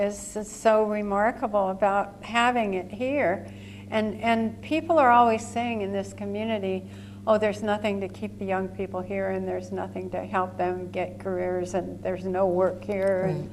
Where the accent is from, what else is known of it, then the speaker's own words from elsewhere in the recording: Fort Bragg, California, United States; But I grew up in Fort Bragg, and I had Mrs. Amack for a high school teacher